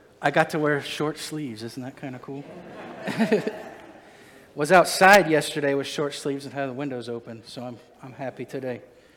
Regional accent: Norton, Ohio, United States; I grew up in near Akron in Norton, Ohio.

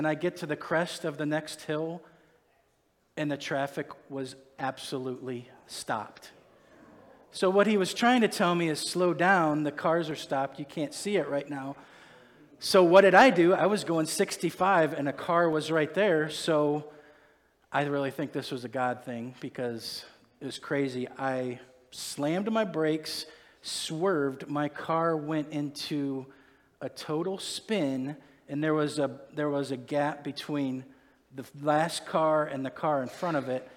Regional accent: Norton, Ohio, United States; I grew up in near Akron in Norton, Ohio.

